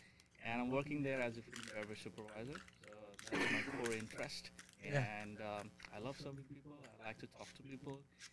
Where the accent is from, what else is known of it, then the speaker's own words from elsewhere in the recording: India; English is a second language; moved away as an adult; also born or lived in Dubai / Cape Town; Basically, as I said, like I'm Indian origin, but then back 11 years, I was working in Dubai.